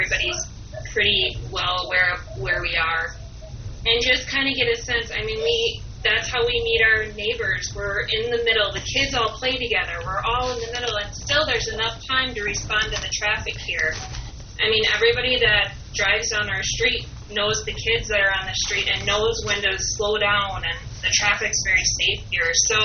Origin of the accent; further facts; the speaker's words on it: Wisconsin, United States; because I grew up in the country, so I grew up in Little South Manitowoc.